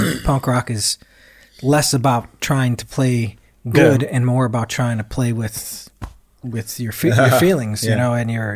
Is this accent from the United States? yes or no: yes; United States; But me being American, I was just like, well, to me, this is a fucking invitation.